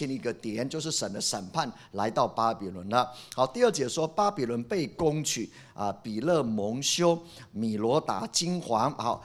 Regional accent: Taiwan; 你看到我们台湾人拜其他一大堆了，猪八戒也在拜

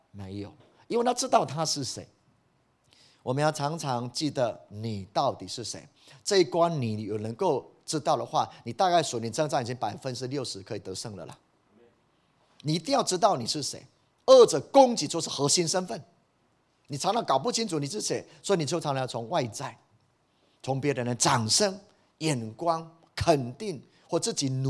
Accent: Taiwan

